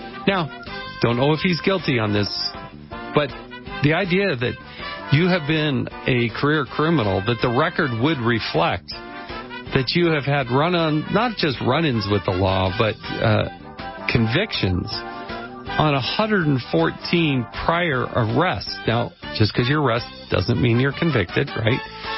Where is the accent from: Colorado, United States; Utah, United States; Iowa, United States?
Utah, United States; I'm going back to my home state of Utah, starting it off.